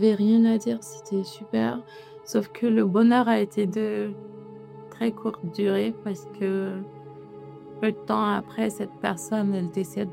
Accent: Conakry, Guinea; Pourtant, je suis née, j'ai grandi à Conakry.

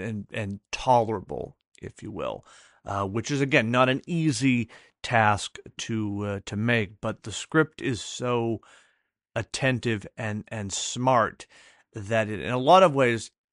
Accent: New England, United States; Growing up in New England, being from this area, I really felt the movie captures both the tone and the look, if you will, of a small New England college town.

